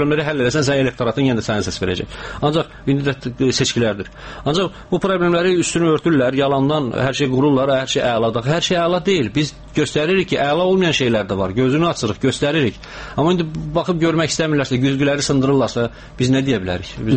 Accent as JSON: {"language": "Azerbaijani", "region": "Lerik District", "country": "Azerbaijan", "tie": "born or raised there", "said": "Konkret bu yayda getmişdim doğma rayonuma Lerikə."}